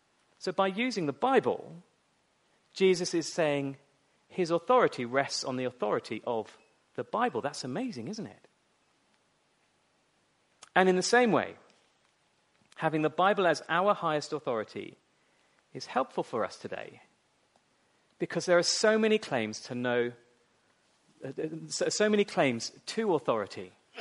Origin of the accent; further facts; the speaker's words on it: Australia; Yeah, I am, by the way, just in case you're wondering. I'm an Aussie.